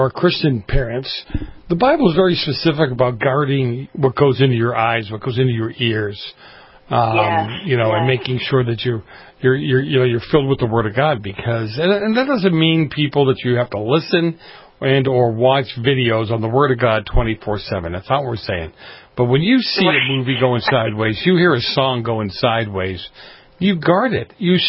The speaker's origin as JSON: {"language": "English", "town": "Boston", "region": "Massachusetts", "country": "United States", "tie": "born or raised there", "said": "a guy who knew where I grew up in Boston and the little neighborhood I grew up"}